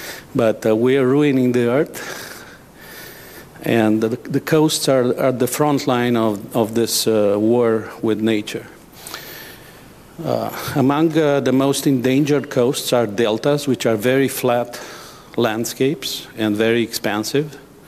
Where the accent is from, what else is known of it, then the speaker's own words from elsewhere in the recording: Romania; now in United States; I'm originally from Romania, working in the United States for now 28 years.